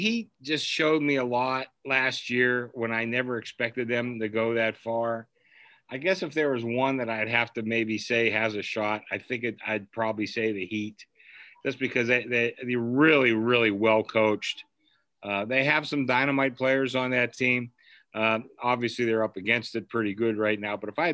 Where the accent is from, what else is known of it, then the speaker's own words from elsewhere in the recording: Pittsburgh, Pennsylvania, United States; I grew up in Pittsburgh. We didn't have an NBA team. In my little neighborhood, we grew up, half the neighborhood was Celtic fans.